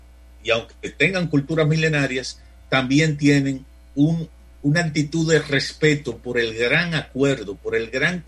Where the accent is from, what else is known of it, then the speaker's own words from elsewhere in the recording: Dominican Republic; para que efectivamente la convivencia de todos nosotros como pueblo dominicano, en este caso, realmente se preserve.